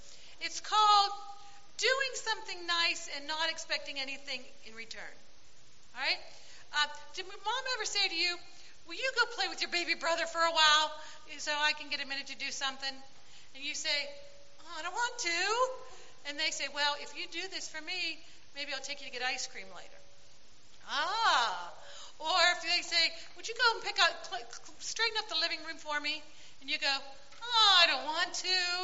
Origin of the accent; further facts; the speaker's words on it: Waynesburg, Pennsylvania, United States; Oh, we're from Waynesburg.